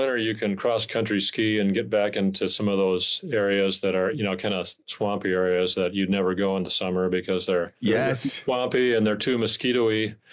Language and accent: English; Rhinelander, Wisconsin, United States; now in Woods Hole, United States; So I'm in Woods Hole, Massachusetts, which is located on Cape Cod. But I grew up in Rhinelander, Wisconsin, so I'm used to kind of long winters and, you know, snow that actually sticks.